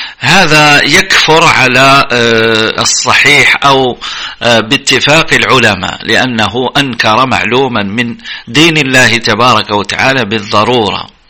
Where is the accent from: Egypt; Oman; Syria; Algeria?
Algeria